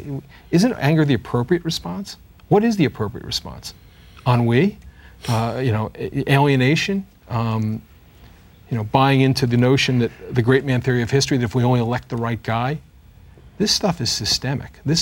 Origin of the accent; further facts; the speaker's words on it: United States; I live in Baltimore and I'm an American